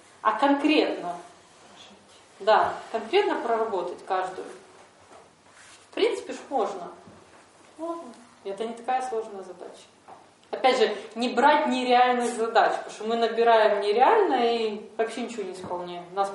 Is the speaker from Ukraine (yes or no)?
yes; Odesa, Odesa Oblast, Ukraine; Как мне говорят, а вы откуда? Я говорю, с Одессы.